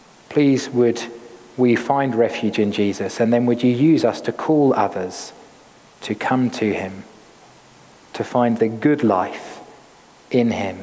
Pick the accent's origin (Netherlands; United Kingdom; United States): United Kingdom; or perhaps because we're British, say these truths to one another